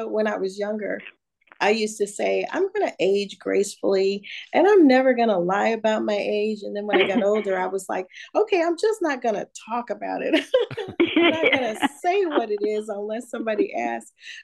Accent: St. Louis, Missouri, United States; Yes, I am originally from St. Louis.

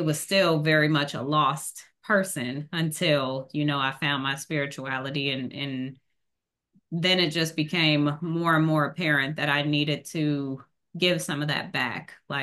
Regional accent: Cincinnati, Ohio, United States; also born or lived in Auburn, Alabama; So I am a Cincinnatian, born and raised in Cincinnati. I went away for college in years ago, but it was at Auburn University in Alabama. So sometimes you'll hear a little twang in my voice because it just has not left me.

